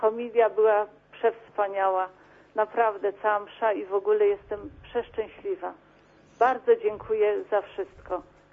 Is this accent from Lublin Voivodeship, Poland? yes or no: yes; Kodeń, Lublin Voivodeship, Poland; now in Germany; Ja dzwonię z Niemiec. Ja pochodzę z Kodnia.